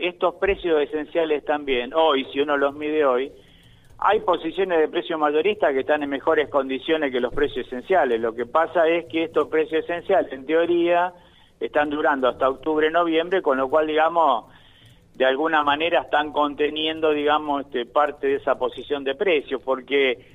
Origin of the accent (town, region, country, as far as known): Argentina